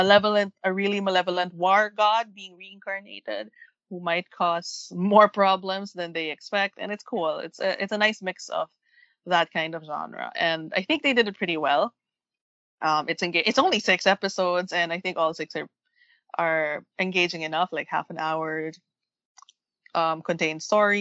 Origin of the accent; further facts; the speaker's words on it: Philippines; which is weird to say because I'm the Filipino.